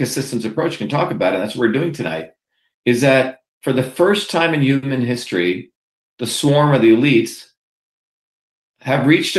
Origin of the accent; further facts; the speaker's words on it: Mumbai, Maharashtra, India; now in United States; my journey from the village and the place I grew up in India, in Bombay, to come to the United States